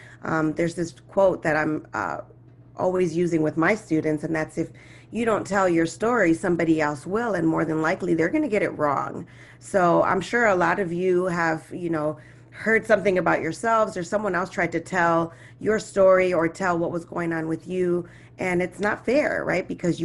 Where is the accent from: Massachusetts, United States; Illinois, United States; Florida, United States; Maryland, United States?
Illinois, United States; Chicago; So for me, growing up in Chicago, born and raised, I went to Lane Tech High School.